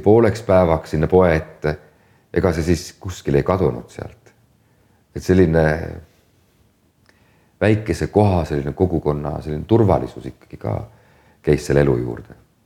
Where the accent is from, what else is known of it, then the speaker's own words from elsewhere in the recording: Saare County, Estonia; Ega kui ma olen ka saarelt ära, siis ma olen ikkagi uhke selle üle, et ma olen saarlane.